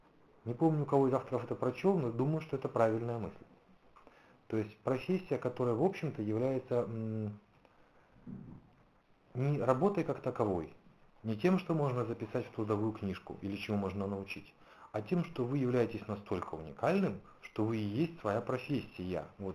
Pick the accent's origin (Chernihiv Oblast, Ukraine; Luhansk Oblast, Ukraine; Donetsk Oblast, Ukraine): Luhansk Oblast, Ukraine; Lysychansk; это мой родной город Лисичанск на Донбассе, город небольшой, где-то 150-200 тысяч населения, районный центр.